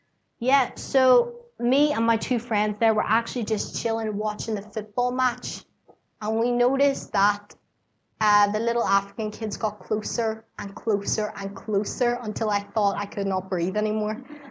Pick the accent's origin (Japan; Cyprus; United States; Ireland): Ireland; And the amount of Mickey she took out of me for being Irish was not funny